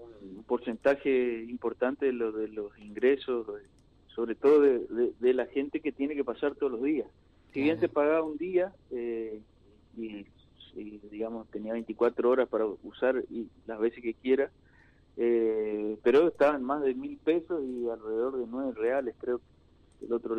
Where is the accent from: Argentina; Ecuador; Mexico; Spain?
Argentina; Santo Tomé, Corrientes; los que somos de Santo Tomé y para los habitantes de San Borja